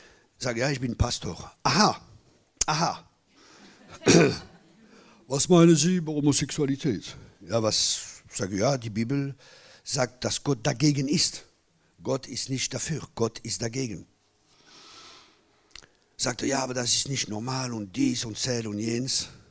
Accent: France; German is a second language; Ich bin Franzose.

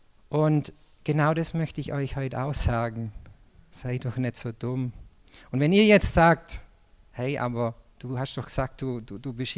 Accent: Colombia; Und ich komme aus Kolumbien, ja.

